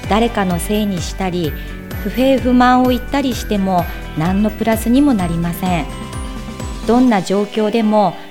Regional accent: Yokote, Akita, Japan; 出身は横手市です。

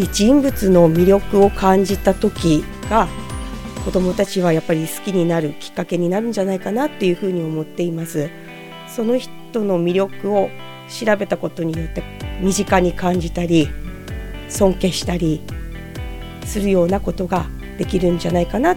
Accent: Yokote, Akita, Japan; 横手南小学校出身です。

